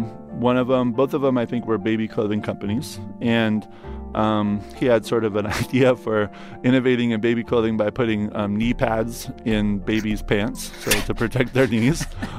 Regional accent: Oregon, United States

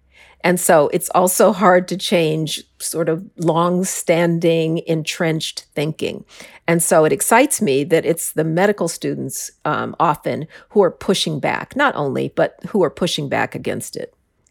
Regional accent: Denver, Colorado, United States; Is I grew up in Denver, which is the Mile High City.

